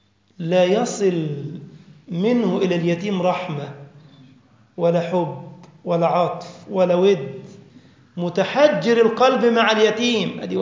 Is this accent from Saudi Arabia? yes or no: no; Egypt; هو ساكن في مدينة اسمها مدينة 6 أكتوبر عندنا في مصر